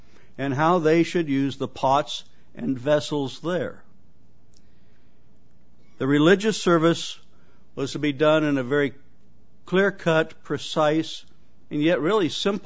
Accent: Torrington, Wyoming, United States; born there; I was born in Torrington, Wyoming, and that milk can says Torrington, Wyoming Co-op on it.

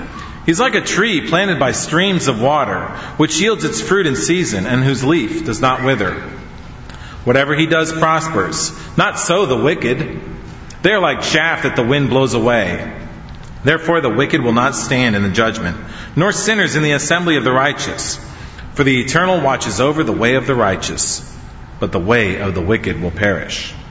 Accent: Pennsylvania, United States; I grew up in Pennsylvania on the eastern side, and we had this great river that flowed out of the mountains of Pennsylvania on its way down to Philadelphia.

